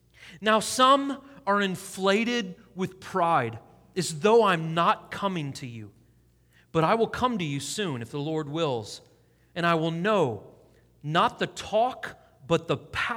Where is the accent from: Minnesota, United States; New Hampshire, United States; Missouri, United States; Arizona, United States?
Missouri, United States; St. Louis; my wife's from Boston and New York. I'm from St. Louis originally.